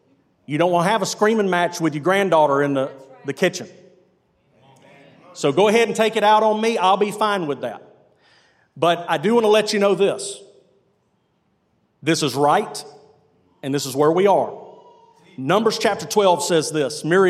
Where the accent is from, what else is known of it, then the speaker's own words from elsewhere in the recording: Birmingham, Alabama, United States; Someone told me I sounded like a Yankee the other day, but I'm from Birmingham, Alabama. I grew up going to lunch in Hueytown, okay?